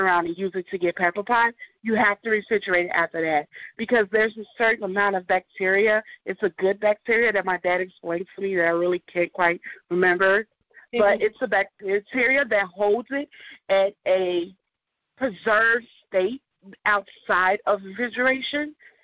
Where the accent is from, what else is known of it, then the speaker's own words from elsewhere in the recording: Chicago, Illinois, United States; I grew up on the south side of Chicago. I come back from a Southern and Caribbean style cooking background. My mom being from the South and my dad being from South America, Georgetown, Guyana.